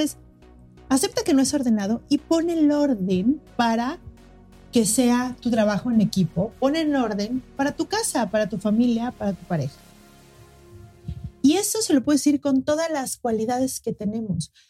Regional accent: Mexico City, Mexico; now in Cancún, Mexico; Llevo 18 años trabajando, soy de la Ciudad de México, pero ahora vivo en Cancún y trabajo en línea desde que empezó la pandemia.

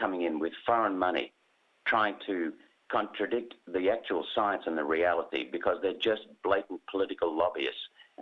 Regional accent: Queensland, Australia; We as Australian citizens and we as Queenslanders have responsibility for what happens in Australia and for what happens within Queensland.

